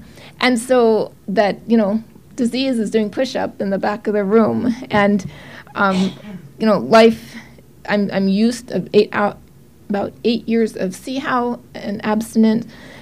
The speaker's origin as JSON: {"language": "English", "region": "Oregon", "country": "United States", "said": "I'm from Oregon."}